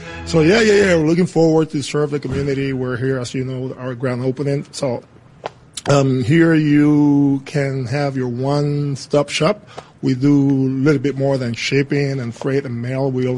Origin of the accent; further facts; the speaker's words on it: Puerto Rico; also born or lived in Miami, United States; I'm from Puerto Rico. I used to live in Miami